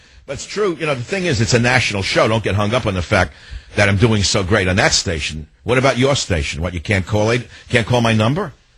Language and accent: English; New York, United States; That's what I liked about growing up in New York. It was so competitive.